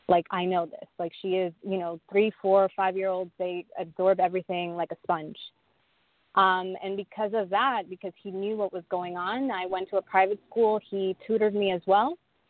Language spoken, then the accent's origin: English; Hudson County, New Jersey, United States; This was in Northbury, and I'm originally from Hudson County.